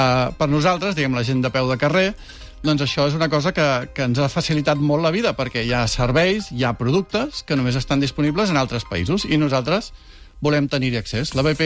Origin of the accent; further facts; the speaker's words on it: Catalonia, Spain; Sí, Brave, pels que som catalans, Brave.